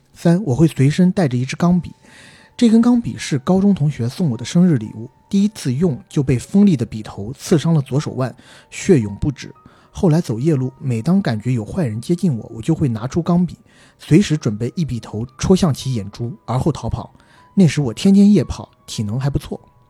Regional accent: South China, China; 我是南方人

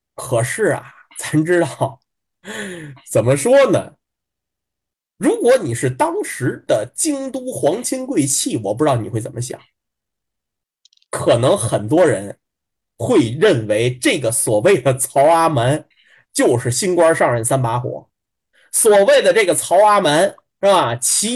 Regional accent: Tianjin, China; 天津人是我们天津人的本土话

